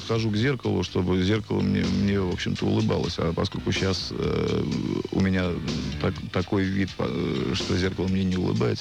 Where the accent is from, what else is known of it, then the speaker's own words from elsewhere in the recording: Russia; поскольку я воспитывался не в Америке, а в России